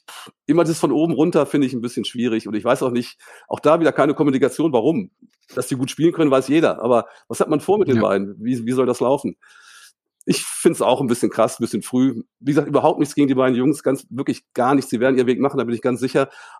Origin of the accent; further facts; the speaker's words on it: Hildesheim, Lower Saxony, Germany; Ich bin in Hildesheim aufgewachsen und Hildesheim ist eine Handballhochburg